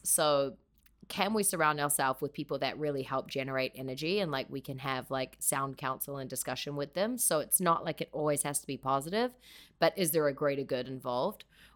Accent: New Zealand; accent: New Zealand; I'll stick to New Zealand.

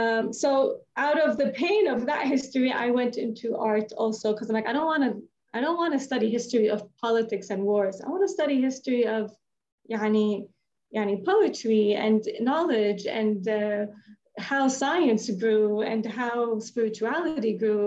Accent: Saudi Arabia; English is a second language; like growing up in Saudi and going first to a Saudi school, and of course religion is a big part of it.

